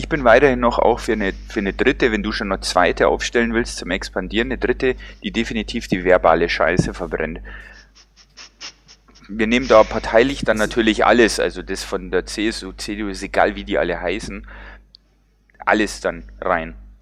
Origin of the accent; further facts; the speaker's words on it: Bogen, Bavaria, Germany; ich bin aus Bogen.